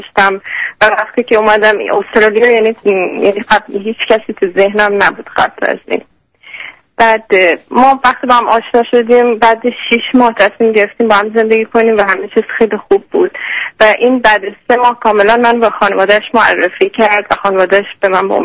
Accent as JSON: {"language": "Persian", "country": "Iran", "tie": "born or raised there", "moved": "as an adult", "lives_now": "Australia", "said": "من خودم تو ایران بزرگ شدم، یه 5 سال اینجا هستم."}